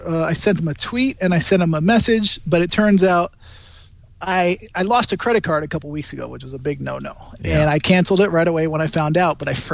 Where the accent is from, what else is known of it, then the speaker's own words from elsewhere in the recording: Connecticut, United States; You know, these guys are based out of my home state of Connecticut, and they run these really high-end tours.